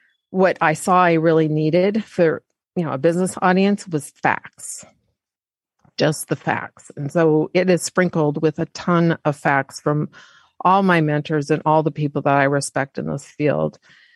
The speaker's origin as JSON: {"language": "English", "town": "Louisville", "region": "Kentucky", "country": "United States", "tie": "born or raised there", "also_born_or_lived": "Montana", "said": "And that's partially from being from the South, I think, or part of, I was born in Montana, but I spend a lot of time in Kentucky. In Louisville."}